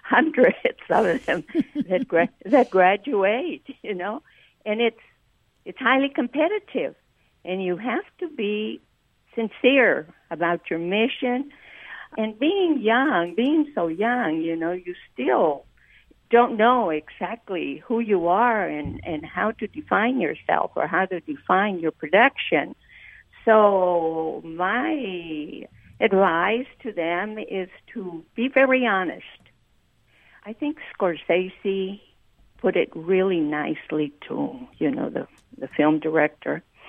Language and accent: English; El Paso, Texas, United States; moved away; Oh, back in 69, we moved away for good. But my parents remained, and I still have a sister and a couple of cousins there in El Paso.